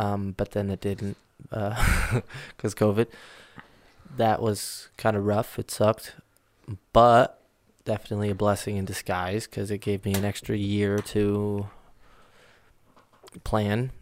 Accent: Lubbock, Texas, United States; So I grew up in Lubbock and was a cellist. And I started in 7th grade playing cello at Evans Middle School.

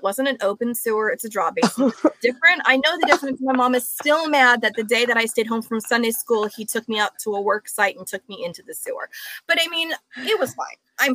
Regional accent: Anaheim, California, United States; and growing up right by Anaheim, you know, I grew up in Anaheim

